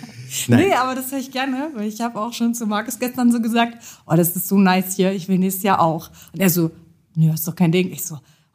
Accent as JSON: {"language": "German", "town": "Jena", "region": "Thuringia", "country": "Germany", "said": "Ja, also ich komme auch aus Jena"}